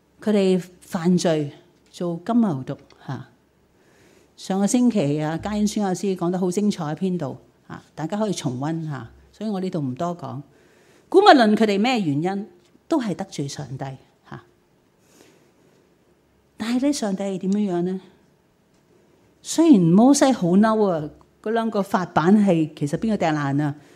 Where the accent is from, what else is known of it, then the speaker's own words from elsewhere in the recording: Guangdong, China; 原来那40年都是我们广东人叫嘥气